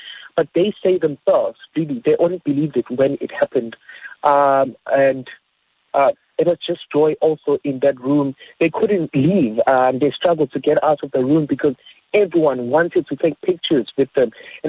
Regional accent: South Africa; It was simply a moment of joy, a moment of being proud of being South African, Joanne.

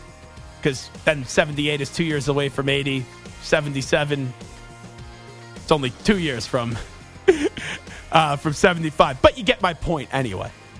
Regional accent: New York, United States; What is New York? What am I as a New Yorker? Impatient.

